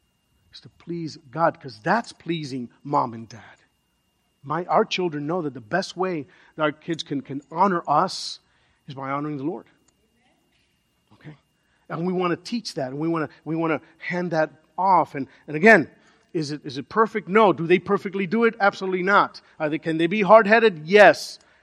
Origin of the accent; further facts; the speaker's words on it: Miami, Florida, United States; Even though I'm from Little Havana, Hialeah is my pick city.